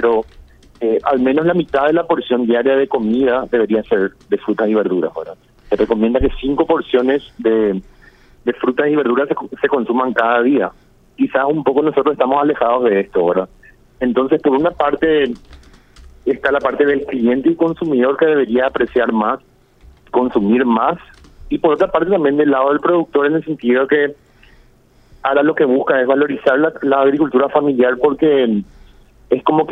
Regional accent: Paraguay; nosotros, como paraguayos y consumidores

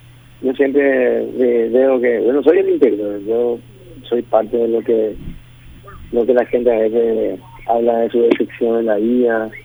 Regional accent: Choré, San Pedro, Paraguay; Primero fui intendente de mi pueblo, Choré.

